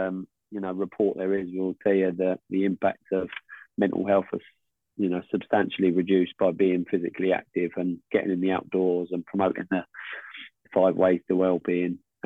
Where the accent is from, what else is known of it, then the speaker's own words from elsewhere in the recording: Luton, East of England, United Kingdom; I'm from Luton. It's a small, fairly small town, and it's always had a big boxing heritage.